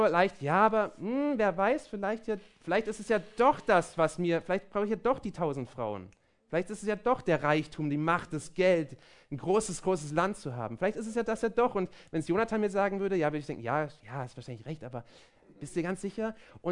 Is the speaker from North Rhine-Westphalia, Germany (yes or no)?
no; Potsdam, Brandenburg, Germany; ich komme aus Potsdam, da gab es die preußischen Könige.